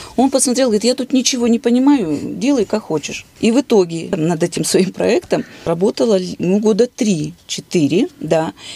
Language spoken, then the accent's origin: Russian; Irkutsk, Irkutsk Oblast, Russia; родилась в Иркутске, всю жизнь прожила в Иркутске, всю жизнь прожила в родном Рабочем. Это моя малая родина, и я горжусь этой родиной. И училась, и работала все там. Тюрьма рядом, дом рядом с тюрьмой.